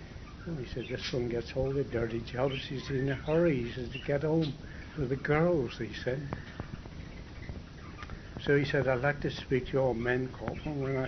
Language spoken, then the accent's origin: English; England, United Kingdom; I said, "I'm fighting for my country and I'm English."